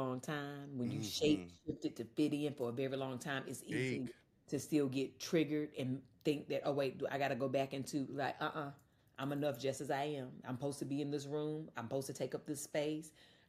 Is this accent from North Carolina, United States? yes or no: yes; North Carolina, United States; I'm from North Carolina. I'm from a very small town. You know, I used to cover my accent for many, many years and I don't do that anymore.